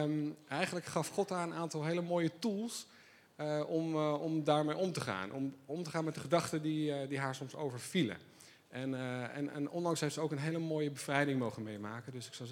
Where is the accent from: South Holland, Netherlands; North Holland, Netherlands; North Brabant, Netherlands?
North Holland, Netherlands; Haarlem; Ik kom dus zelf uit Haarlem